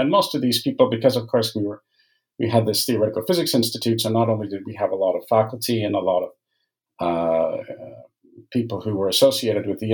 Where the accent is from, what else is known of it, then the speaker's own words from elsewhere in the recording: Canada; I'm Canadian by origin, and those degrees were in Canada